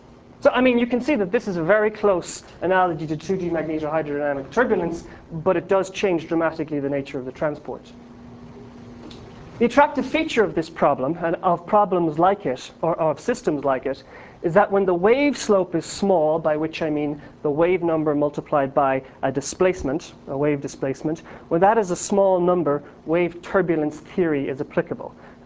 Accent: Ireland; I'm Irish, so we have a lot of close cousins.

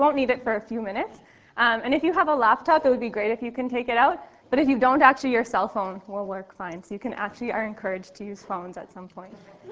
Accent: Winnipeg, Manitoba, Canada; now in Waterloo, Canada; So I grew up in Winnipeg. I did my bachelor's degree there. Then I moved to Waterloo, and I did my graduate studies there

